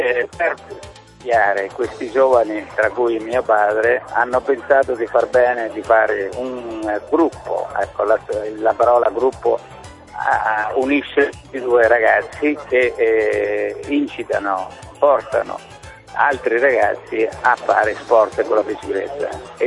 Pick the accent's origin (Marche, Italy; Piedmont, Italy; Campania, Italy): Marche, Italy; Civitanova Marche; Io vengo dalle Marche, Civitanova Marche, e allora era una piccola cittadina bombardata, mentre i tedeschi facevano la ritirata, bombardata dagli alleati. E avevano distrutto Civitanova Marche.